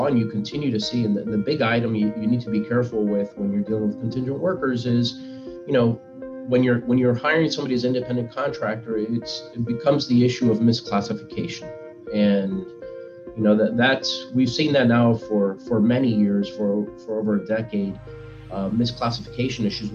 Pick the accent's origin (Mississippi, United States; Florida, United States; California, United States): Florida, United States; Miami; Well, I'm a local Miami person. I was raised in Miami. I went to University of Miami for undergrad. Then I went to Florida State for law school. Soon after law school, I came back to Miami.